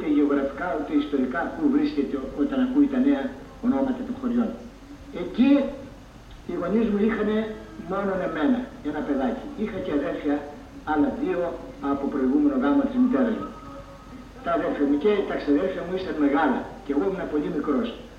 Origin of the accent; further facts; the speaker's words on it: Strovitsi, Western Greece, Greece; Γεννήθηκα στο Στροβίτσι της Ολυμπίας, της επαρχίας Φαναρίου, όπως λέγεται τον παλαιό καιρό. Και το χωριό μου είναι ένα από τα χωριά